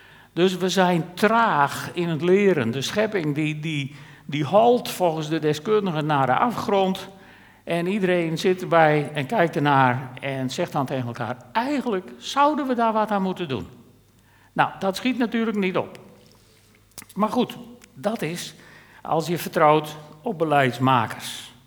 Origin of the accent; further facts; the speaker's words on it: Friesland, Netherlands; Volgens onderzoeken zijn wij Friezen de gelukkigste mensen van Nederland. maar economisch gezien niet de rijkste.